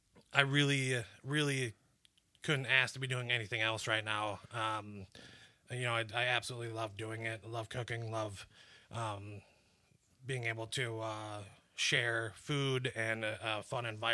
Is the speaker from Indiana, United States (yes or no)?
no; Eagle River, Wisconsin, United States; now in Madison, United States; I'm not originally from Madison. I'm actually from Eagle River, Wisconsin.